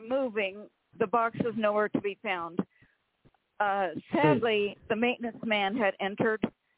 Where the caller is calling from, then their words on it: Rancho Cordova, California, United States; from Rancho Cordova, California.